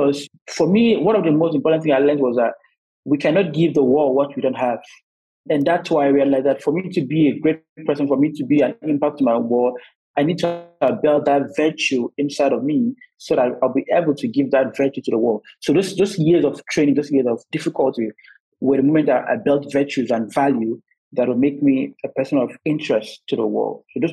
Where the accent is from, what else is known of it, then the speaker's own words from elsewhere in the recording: Akwa Ibom, Nigeria; I was actually born and raised in Nigeria, in Akwa State to be precise. I'm from a family of four, with three siblings, including me, making it four.